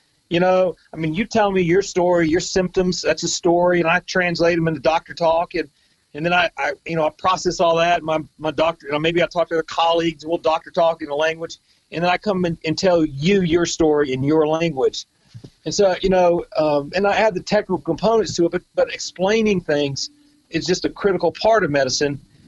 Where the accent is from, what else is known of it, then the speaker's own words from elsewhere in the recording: Charlotte, North Carolina, United States; Well, I'm from North Carolina. I grew up in Charlotte.